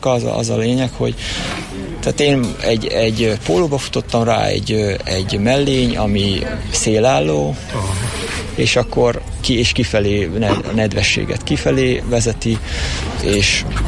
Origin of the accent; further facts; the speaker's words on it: Nyíregyháza, Szabolcs-Szatmár-Bereg, Hungary; Én Nyíregyházáról jöttem.